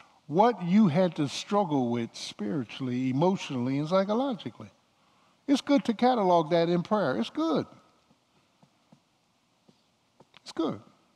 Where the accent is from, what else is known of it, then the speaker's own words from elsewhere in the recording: Philadelphia, Pennsylvania, United States; Now, I'm from Philly. I go down south.